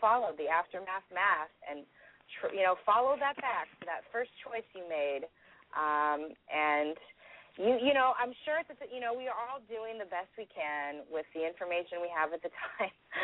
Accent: Iowa, United States; born there; I was born in Iowa, and more Jell-O is consumed in Iowa than per capita than anywhere else in the world.

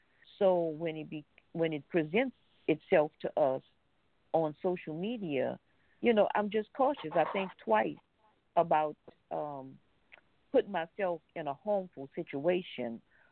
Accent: New Orleans, Louisiana, United States; I guess with me, growing up in New Orleans, I've always been aware because we've always had things to happen

